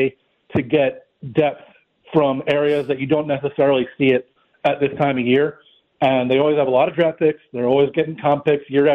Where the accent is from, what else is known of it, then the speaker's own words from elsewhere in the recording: New York, United States; Yeah, I'm from New York. I grew up with a lot of Giant fans